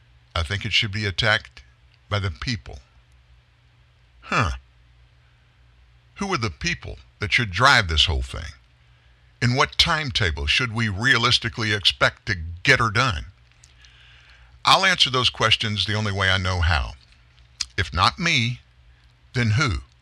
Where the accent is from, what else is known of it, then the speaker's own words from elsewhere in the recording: Southern United States, United States; Listen, folks, I'm 66 years old. I grew up in the South.